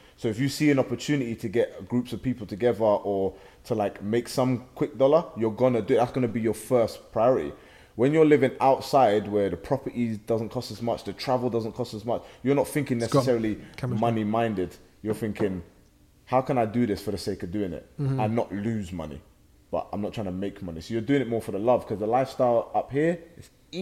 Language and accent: English; London, United Kingdom; moved away as an adult; I grew up in London, there for 19 years. I only came up here for uni.